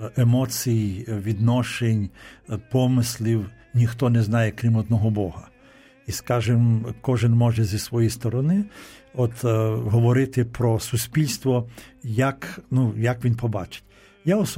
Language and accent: Ukrainian; Lviv Oblast, Ukraine; Я з Львівщини, так.